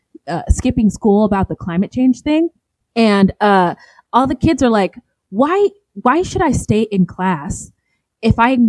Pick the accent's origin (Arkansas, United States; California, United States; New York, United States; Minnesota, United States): California, United States; now in Phoenix, United States; Every Mexican party I have been to since growing up in California and living here in Phoenix, there's a mariachi band at every single party.